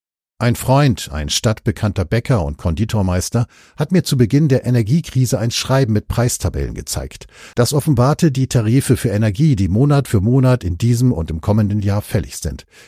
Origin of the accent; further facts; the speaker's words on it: Plauen, Saxony, Germany; in meiner Heimatstadt Plauen im Vogtland hängt seit einiger Zeit ein Schild.